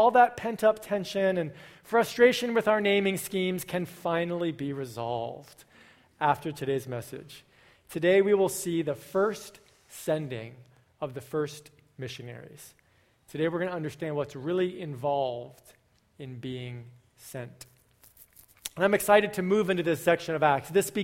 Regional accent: Connecticut, United States; I found a guy who maintains a blog about this town where I grew up in Connecticut.

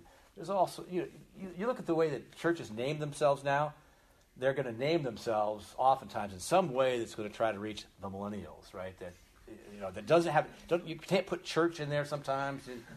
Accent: Mountain View, California, United States; Grew up in the area. I grew up in Mountain View. I left a couple times and somehow ended up back here.

